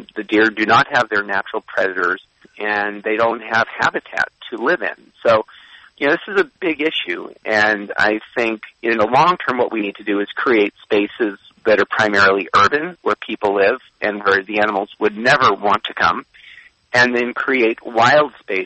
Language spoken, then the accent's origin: English; Los Angeles, California, United States; And I grew up actually in the Hollywood Hills, and I saw many animals harmed by fencing that was being put up